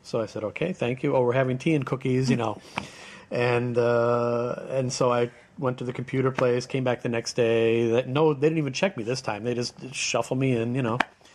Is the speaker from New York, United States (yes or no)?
yes; New York City, New York, United States; I said, I'm a New Yorker from downtown. I live about, a baseball field away, a cricket field away from the World Trade Center.